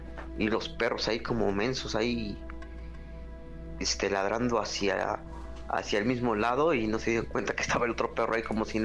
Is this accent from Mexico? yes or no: yes; Xalapa, Veracruz, Mexico; de Jalapa, Veracruz.